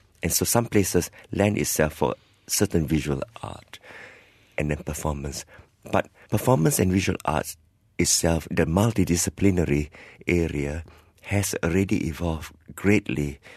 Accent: Malacca, Malaysia; now in Australia; I come from Malacca, and I live in Australia

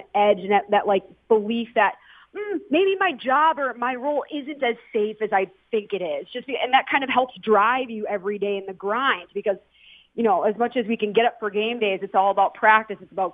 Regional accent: Minnesota, United States; And I'm from Minnesota, and I played on the East Coast in college.

